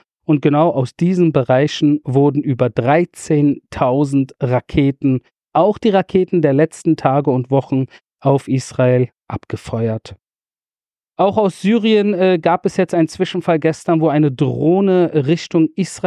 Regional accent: Iran; wo ich persönlich als Iraner, wenn ihr so wollt, bin ich froh, dass er von uns gegangen ist.

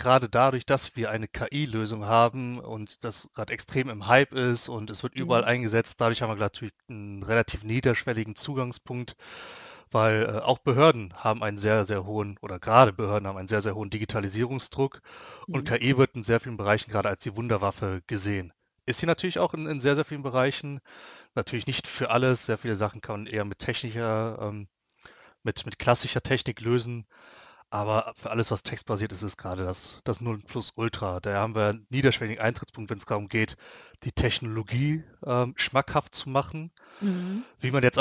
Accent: Dormagen, North Rhine-Westphalia, Germany; Ich habe jetzt das riesige Glück, dass ich hier in meiner Heimatstadt in Dormagen sehr gute Kontakte hatte

